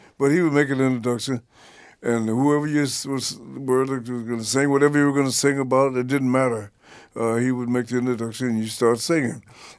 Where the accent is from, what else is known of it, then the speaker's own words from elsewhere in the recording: St. Louis, Missouri, United States; was, I guess it's a product of my hometown, St. Louis.